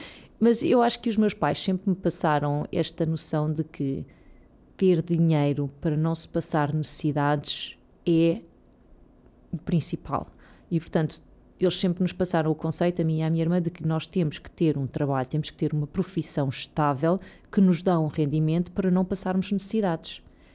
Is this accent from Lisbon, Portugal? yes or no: yes; Serra das Minas, Lisbon, Portugal; Eu sou da Serra das Minas, eu estudei na secundária de Mãe Martins. Quer dizer, à minha volta era a linha de Sintra com a realidade que nós conhecemos.